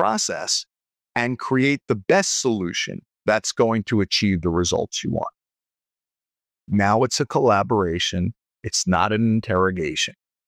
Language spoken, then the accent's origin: English; New York, United States; Now, guys, I'm from New York. I speak fast.